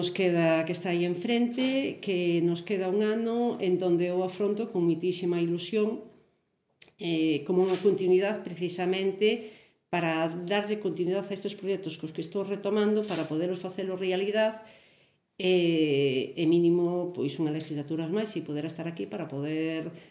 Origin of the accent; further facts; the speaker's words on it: Santa Comba, Galicia, Spain; yo tamén vou bien, porque eu son de Santa Comba.